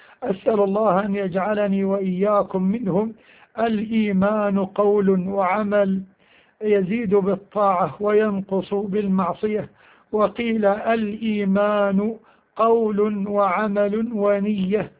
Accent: Egypt; وأن يحفظ بلادنا مصر

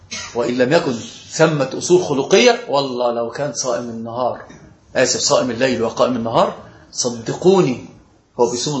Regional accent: Upper Egypt, Egypt; وأنا صعيدي صعيدي، يعني رأسي ما ليست كالجزائريين فوقها

